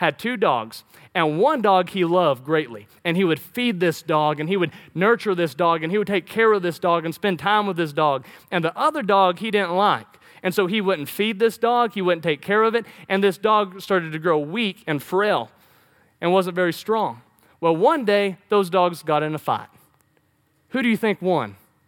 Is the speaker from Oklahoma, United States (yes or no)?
yes; Oklahoma, United States; Fasting, I'm from Oklahoma, and it seems like every year in school, there was some big Indian story